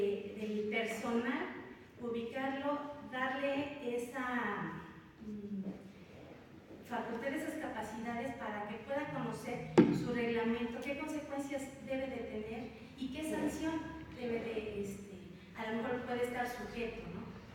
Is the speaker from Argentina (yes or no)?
no; Mexico; Soy originaria y vecina de esta ciudad.